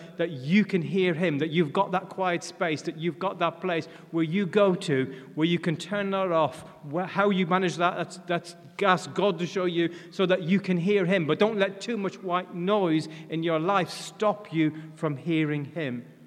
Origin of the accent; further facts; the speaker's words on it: Ireland; accent: Irish; I'm Irish, because my wife tells me I've lost my Irish accent.